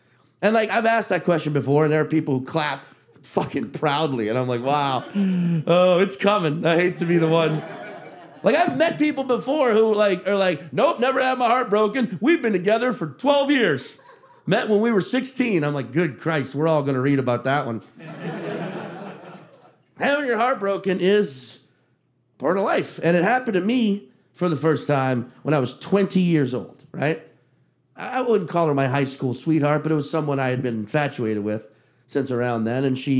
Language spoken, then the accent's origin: English; Chalmette, Louisiana, United States; also born or lived in Slidell; I grew up in Chalmette, Louisiana, which, just to put it in a New York context, because that's where we are now, Chalmette's like the Staten Island.